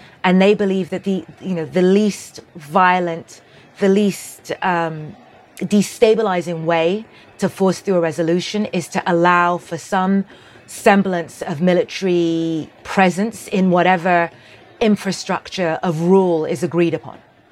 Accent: Sudan; I'm from Sudan.

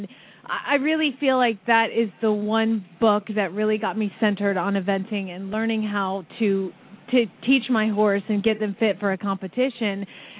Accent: Phoenix, Arizona, United States; from Phoenix, Arizona, here at Rolex.

